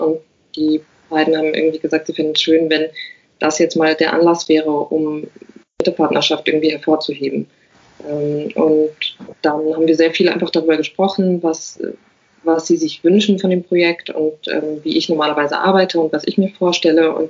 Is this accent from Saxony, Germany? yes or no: no; Frankfurt, Hesse, Germany; also ich komme eben aus Frankfurt, ich habe keine Ahnung